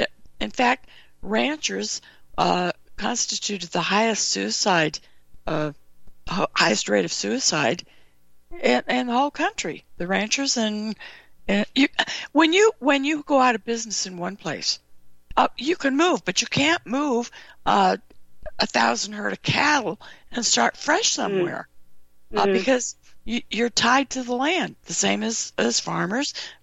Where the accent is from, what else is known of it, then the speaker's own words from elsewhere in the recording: California, United States; I grew up in California, and the state is a huge mess